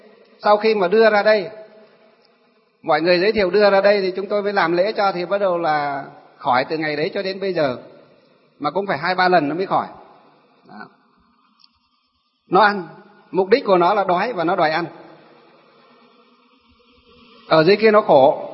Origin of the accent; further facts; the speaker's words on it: Thanh Lương, Hòa Bình, Vietnam; ví dụ như trong quê nhà tôi cách đây 2 năm, ở trong xã Thanh Lương, Lương Sơn, Hòa Bình á. Ngày xưa là Thanh Lương, Kim Bôi, Hòa Bình, bây giờ chuyển về Lương Sơn.